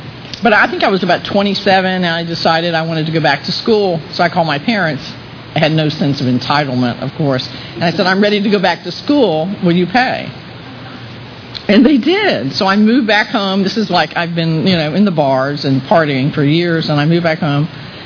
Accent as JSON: {"language": "English", "town": "Lakeland", "region": "Florida", "country": "United States", "said": "I'm from Lakeland, but I got sober in Tampa."}